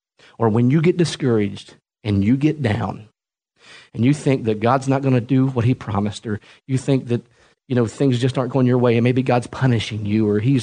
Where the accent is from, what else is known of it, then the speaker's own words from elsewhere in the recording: Ohio, United States; I mean, I was born and raised in Southern Ohio, and I've been there all my life, and now I'm moving 8-9 hours away